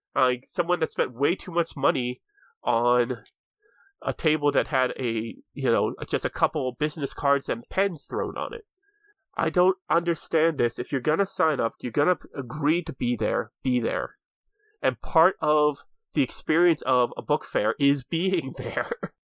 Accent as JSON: {"language": "English", "town": "Pittsburgh", "region": "Pennsylvania", "country": "United States", "tie": "born or raised there", "said": "So we had a lot of people down from Pittsburgh, which I always like because, you know, it's my hometown, so get to catch up with them."}